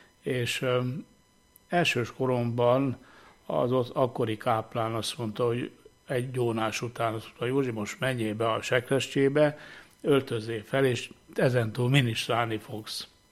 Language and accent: Hungarian; Veszprém, Veszprém County, Hungary; born there; Hát Veszprémben születtem 1949-ben, és szüleim vallásos emberek voltak.